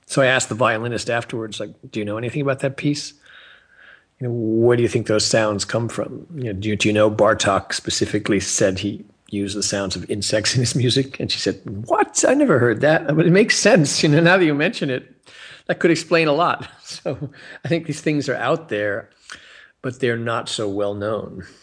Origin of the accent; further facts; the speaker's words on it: Connecticut, United States; And I grew up in Connecticut, and I heard about this guy, Paul Winter, who lived up the road.